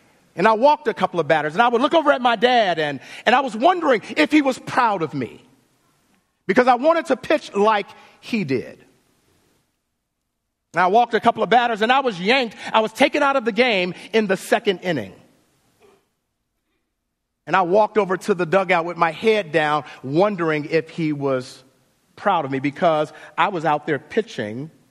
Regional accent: Chicago, Illinois, United States; because I'm from Chicago

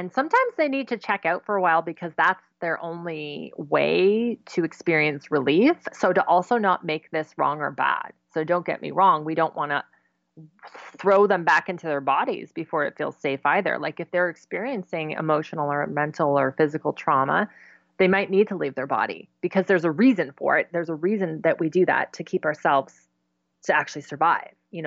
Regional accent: Goderich, Ontario, Canada; So we had an F3 tornado in my hometown, and which is a huge, huge tornado. And so that ripped through the entire center of the town.

